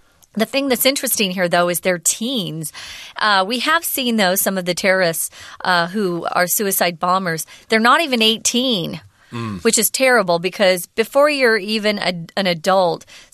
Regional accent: Arizona, United States; I'm from Arizona, but I've never heard of it.

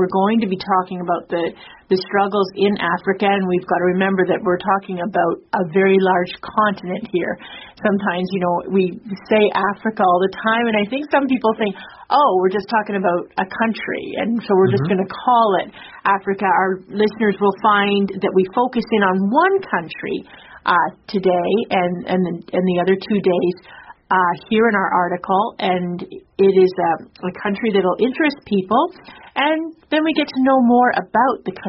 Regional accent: Canada; now in Taiwan; whether it's been from my home country of Canada, or whether it be here in Taiwan

